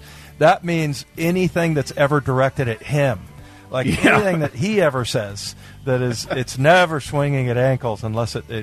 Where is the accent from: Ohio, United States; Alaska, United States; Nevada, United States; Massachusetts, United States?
Nevada, United States; Reno; so asked if I was Canadian, and I told her, nope, he grew up in Reno.